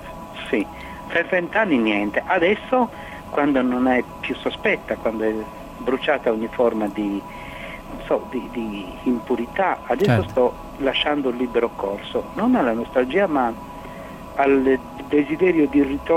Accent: Sardinia, Italy; moved away as an adult; now in Bologna, Italy; anche quando mi riconoscono subito come sardo, dopo 25 anni che sono qui a Bologna.

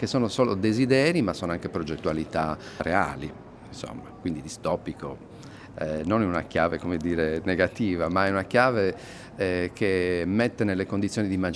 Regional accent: Sardinia, Italy; c'è la volontà di restituire una radice, no? che ci appartiene come sardi

